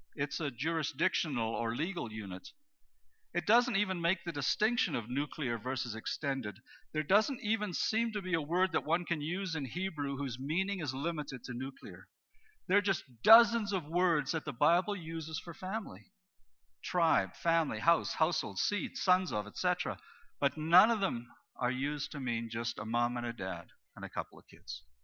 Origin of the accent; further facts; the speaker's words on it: Zambia; I grew up in Africa, I grew up in Zambia